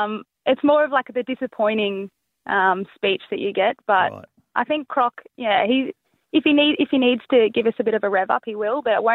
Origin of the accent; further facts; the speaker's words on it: Ballarat, Victoria, Australia; Yeah, that slipped out. But yes, I my whole family's from Ballarat, so in Ballarat.